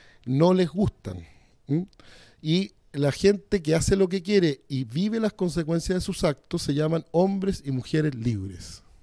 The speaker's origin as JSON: {"language": "Spanish", "country": "Chile", "said": "Vivimos en América Latina, vivimos, además nosotros somos los chilenos, vivimos en muy al sur junto con los argentinos"}